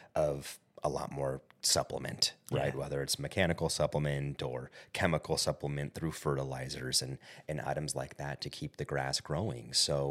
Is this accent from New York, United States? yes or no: no; California, United States; now in Arizona, United States; Growing up in California, running courses in California, the Masters is what we felt like kicked off the golf season.